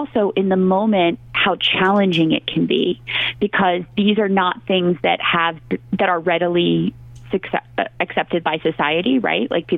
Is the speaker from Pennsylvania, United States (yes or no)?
yes; Philadelphia, Pennsylvania, United States; So long and short of it, I am a Northeast Philadelphian girl. I was born and raised in Philadelphia